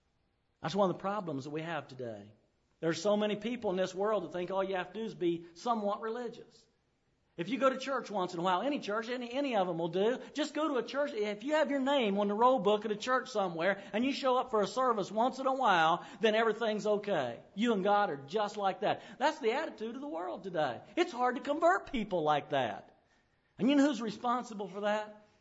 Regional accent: West Virginia, United States; Now I'm from Ritchie County.

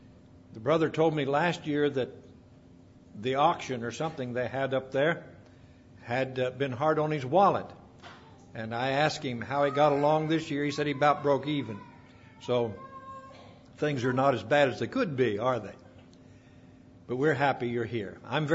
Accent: West Virginia, United States; Because most of the time in the U.S., when we say I'm from West Virginia, they'll say, is that near Richmond?

